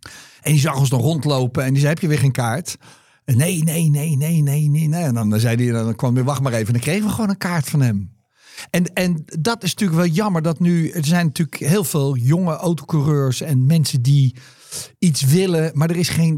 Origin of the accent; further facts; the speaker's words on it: Wassenaar, South Holland, Netherlands; En ik weet nog dat op hem twee van die monteurs kwamen gewoon bij ons thuis in Wassenaar.